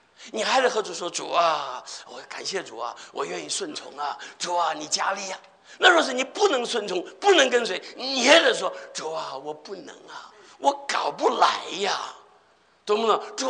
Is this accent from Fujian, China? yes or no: no; Henan, China; 我在河南呢长大的，这河南话讲得很好。